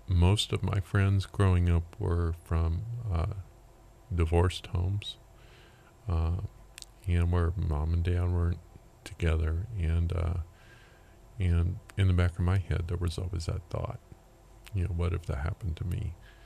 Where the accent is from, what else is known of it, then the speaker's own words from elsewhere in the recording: Lawndale, California, United States; Well, at that time it was a little bit of a rough neighborhood.